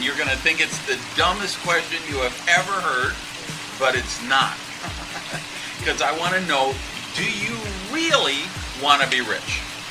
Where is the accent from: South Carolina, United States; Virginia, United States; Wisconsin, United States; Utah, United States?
Wisconsin, United States; Madison; You know, I'm 51 years old now. So I grew up in Madison, Wisconsin.